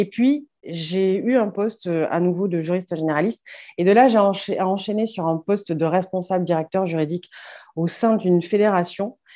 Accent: Toulouse, Occitanie, France; Je suis originaire de Toulouse, ce qui risque de s'entendre un tout petit peu.

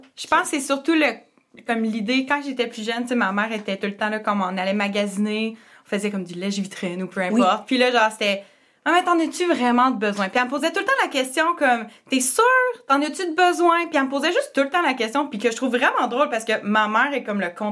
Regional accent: Compton, Quebec, Canada; now in Québec, Canada; moi, je viens de l'Estrie, à la base, d'un petit village appelé Compton, à côté de Coaticook. Puis, dans le fond, ça fait 8 ans que je suis rendue à Québec. J'ai déménagé pour les études.

